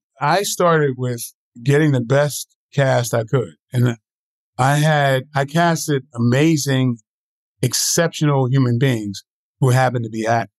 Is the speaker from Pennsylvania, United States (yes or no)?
no; Columbia, South Carolina, United States; also born or lived in Leesville / Batesburg; growing up in Columbia, Leesville and Batesburg, South Carolina.